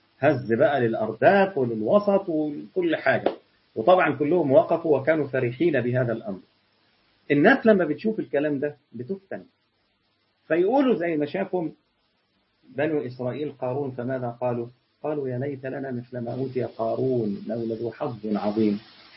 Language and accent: Arabic; Egypt; احنا عندنا في مصر في حته اسمها الساحل الشمالي